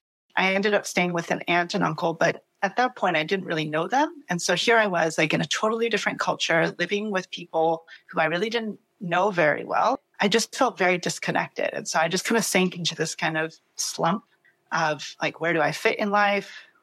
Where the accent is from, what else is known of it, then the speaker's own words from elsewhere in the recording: Austin, Texas, United States; I am from Austin, Texas.